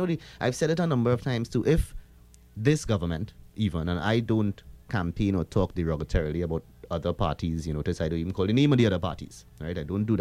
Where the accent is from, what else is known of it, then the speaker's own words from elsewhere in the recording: Trinidad & Tobago; accent: Trinidadian; they recognized my accent as Trinidadian, they'd be like, oh, you're Trinidadian, what are you doing here?